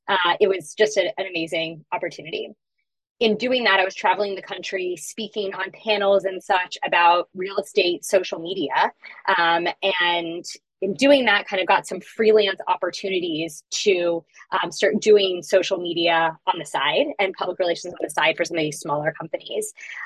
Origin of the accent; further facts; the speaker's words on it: Houston, Texas, United States; So I'm from Houston, Texas. I went to the University of Texas in Austin for college.